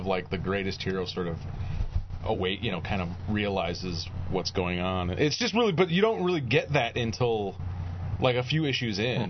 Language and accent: English; Midwest, United States; maybe it's growing up in the Midwest